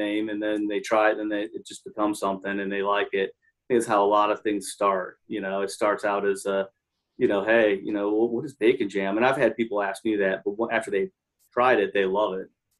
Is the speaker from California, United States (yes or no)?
no; Chicago, Illinois, United States; born there; now in Atlanta, United States; I've lived most of my life here in Atlanta and would travel back and forth because I had family in Chicago. I was born in Chicago and going back and forth.